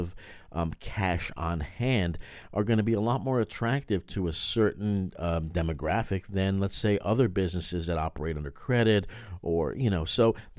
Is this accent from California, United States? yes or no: no; New York, United States; You don't want to be rude, but you know, being a New Yorker, you know, being rude is part of the, right.